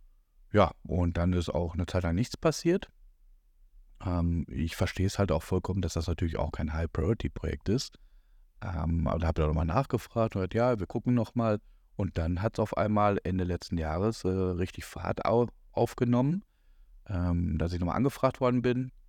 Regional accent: Dortmund, North Rhine-Westphalia, Germany; Und was in meinem Fall, ich bin ja auch Dortmunder

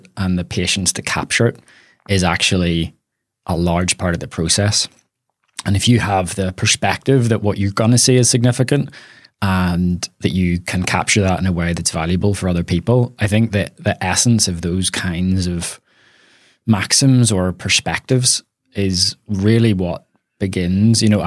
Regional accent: Belfast, Northern Ireland, United Kingdom; I was born here in Belfast at the Royal Hospital, as I guess half of the people are.

